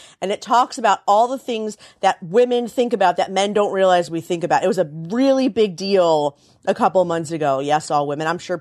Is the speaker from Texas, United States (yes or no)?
no; Frederick, Maryland, United States; I grew up in Frederick, Maryland. It's near the mountains. And at the time, it was not as developed as it even is now, which isn't saying much. But, like, it's an hour north of Washington, an hour east of Baltimore.